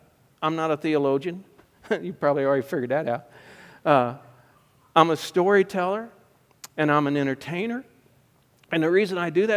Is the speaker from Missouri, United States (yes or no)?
yes; St. Charles, Missouri, United States; now in Fort Worth, United States; So I live in Fort Worth, Texas. I grew up in St. Charles, Missouri.